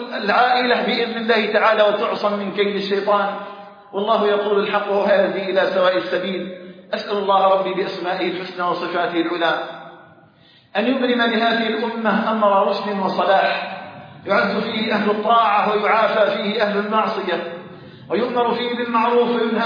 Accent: Algeria

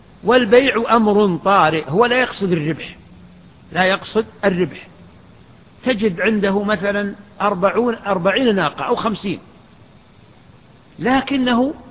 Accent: Medina Province, Saudi Arabia; في ضواحي المدينة، بل في ضواحي الحنكية وضواحي المدينة وفي وادي الفرع التي هي بلدتنا

